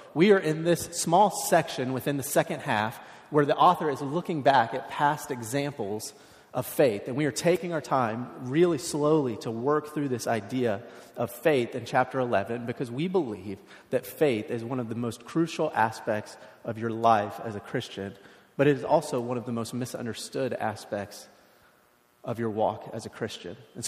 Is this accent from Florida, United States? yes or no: yes; Florida, United States; now in Oregon, United States; I grew up in Florida, and so I badmouth Oregon's weather all the time.